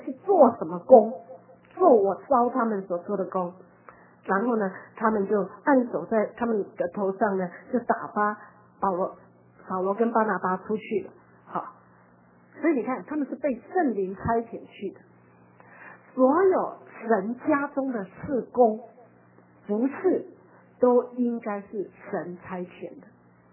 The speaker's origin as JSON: {"language": "Chinese", "country": "Taiwan", "moved": "yes", "lives_now": "Los Angeles, United States", "said": "我从台湾出来的时候"}